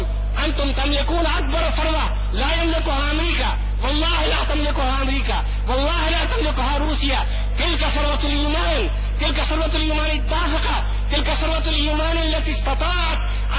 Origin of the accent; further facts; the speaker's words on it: India; انا هندي الثقافة، انا رجل ولدت ونشأت في الهند، ولكن اؤمن بمحمد عليه الصلاه والسلام، اؤمن بالقران